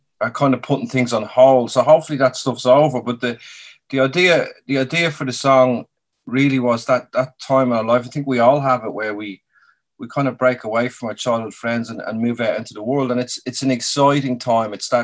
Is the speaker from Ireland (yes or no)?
yes; Dublin, Leinster, Ireland; now in Australia; Dublin, yeah, I grew up in Dublin, Ireland, so.